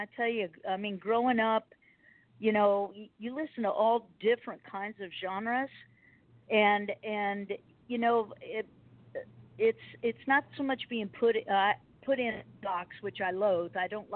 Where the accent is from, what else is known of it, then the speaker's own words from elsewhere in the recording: Beardstown, Illinois, United States; I'm a river rat. I was born and raised on the Illinois River in Beardstown.